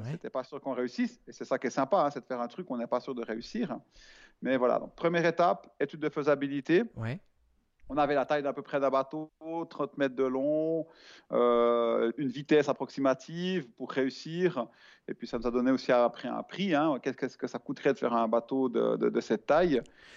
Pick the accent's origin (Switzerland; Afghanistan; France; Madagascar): Switzerland; Alors j'ai bien un compte en banque en Suisse parce que je suis suisse